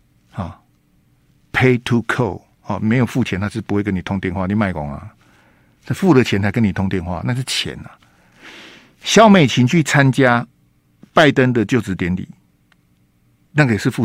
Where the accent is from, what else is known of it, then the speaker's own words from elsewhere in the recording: Taiwan; 像我在台湾，我也是土生土长，他在香港土生土长，我在台湾土生土长，我也见证了台湾最黄金最辉煌的时刻啊